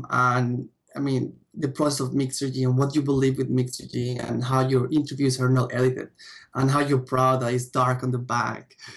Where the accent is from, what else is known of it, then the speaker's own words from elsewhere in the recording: Colombia; now in Australia; So before they were asking me, I had to put my story. So I had to tell them, I'm Colombian.